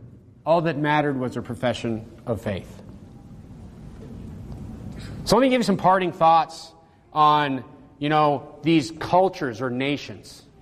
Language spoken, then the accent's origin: English; North Dakota, United States; I grew up in Nowhereville, North Dakota.